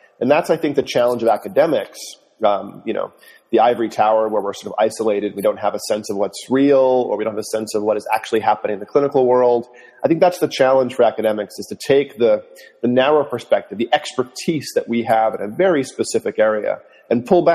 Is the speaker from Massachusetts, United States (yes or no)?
yes; Westport, Massachusetts, United States; also born or lived in Maine; I grew up in a town called Westport, Mass., born in Maine.